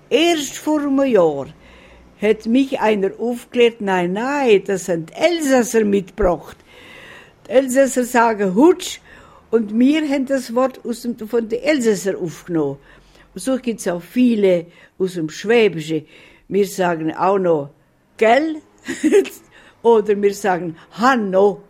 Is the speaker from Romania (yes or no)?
yes; Romania; now in Germany; Und ich bin ja in Rumänien aufgewachsen, ich habe die Sprache, aber ich bin ruhig.